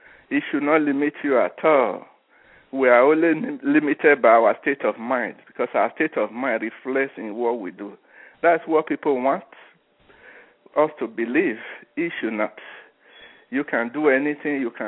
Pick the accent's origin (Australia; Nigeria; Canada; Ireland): Nigeria; now in Plano, United States; I am an immigrant from Nigeria. Came in 1985. Right now I live in Plano, in Texas.